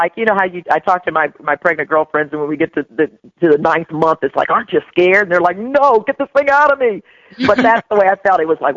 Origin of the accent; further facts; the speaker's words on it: North Carolina, United States; I think I'm one of the last generations that actually drank colored water and that kind of thing growing up in North Carolina.